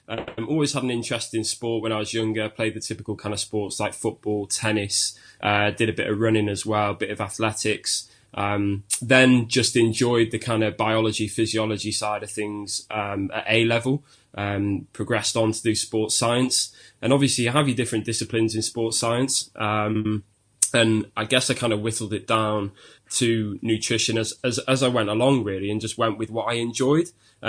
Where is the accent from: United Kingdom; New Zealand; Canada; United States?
United Kingdom; Chester, North West England; moved away as an adult; now in Birmingham, United Kingdom; I was born and raised in Chester. Studied at John Moores for 4 years, and then moved down to Birmingham for the PhD.